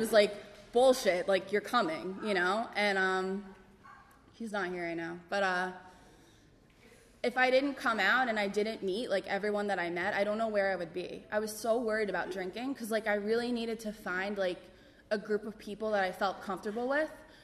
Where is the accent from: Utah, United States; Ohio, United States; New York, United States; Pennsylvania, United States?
New York, United States; I'm from Long Island, and it's so bad saying it.